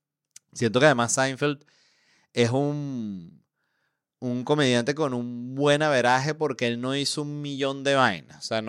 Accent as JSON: {"language": "Spanish", "country": "Venezuela", "said": "para todas las personas que somos venezolanos, y no solo los venezolanos, nos pasa a todas las personas que venimos de gobiernos autoritarios de izquierda"}